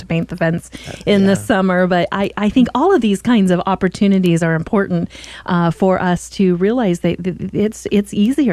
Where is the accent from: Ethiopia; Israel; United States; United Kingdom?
United States; Oregon; because I was raised here in Oregon. I've lived away all these years and I've come back and we lived out in the country.